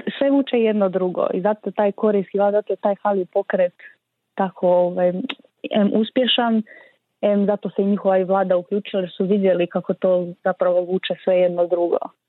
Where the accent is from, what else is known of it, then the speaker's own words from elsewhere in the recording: Croatia; Ali kod nas u Hrvatskoj je recimo zanimljivo